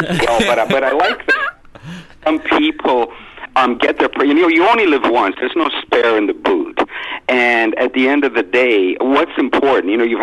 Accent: England, United Kingdom; accent: northern English; it used to be a British accent, then I tried to fit in and messed it up, but I'm from England myself.

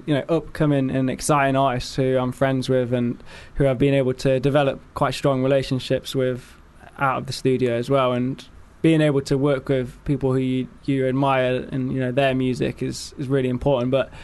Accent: Nottingham, East Midlands, United Kingdom; now in London, United Kingdom; I'm based there in London, but I'm from Nottingham

